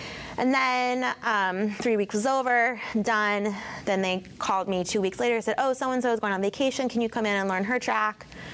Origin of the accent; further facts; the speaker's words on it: Fort Washington, Maryland, United States; And he is from Annapolis, and I'm from Fort Washington.